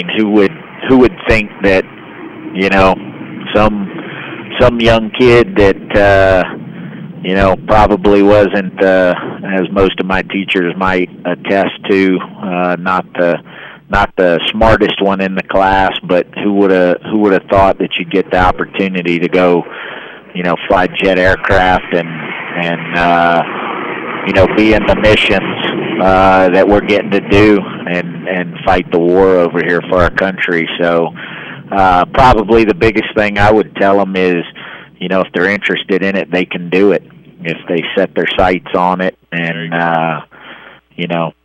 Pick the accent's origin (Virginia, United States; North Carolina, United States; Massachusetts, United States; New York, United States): North Carolina, United States; New Bern; I am a New Bern boy, graduated from New Bern High School. And my father was a career Marine, so I moved around pretty much all my life. But New Bern's home